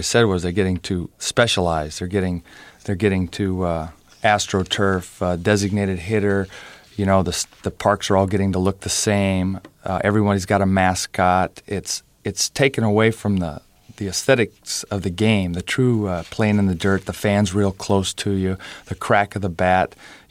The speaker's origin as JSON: {"language": "English", "town": "Boston", "region": "Massachusetts", "country": "United States", "said": "I'm a Bostonian. I would never play for the Yankees."}